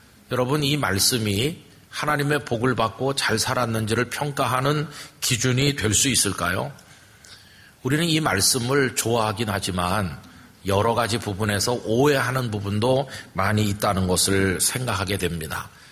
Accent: Yeongdeungpo, Seoul, South Korea; 제가 어렸을 때 6살까지는 요 근처에 살면서 아버지와 함께 영락교회 다녔었다 하는 것은 들으신 분들이 많으실 텐데 저는 기억엔 없고 아버지 말씀으로 아는 거죠. 그리고는 저 영등포로 이사를 가셔서

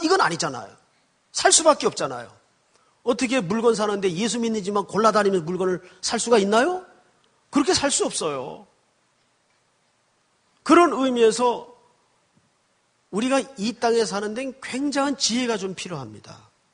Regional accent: Yeongju, North Gyeongsang, South Korea; 경상북도 영주군 장수면에서 사실은 거기가 제 고향입니다.

